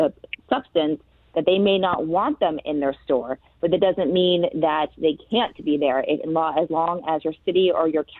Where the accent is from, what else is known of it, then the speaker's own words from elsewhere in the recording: Florida, United States; I'm from South Florida and being the new face and the new vision of agriculture.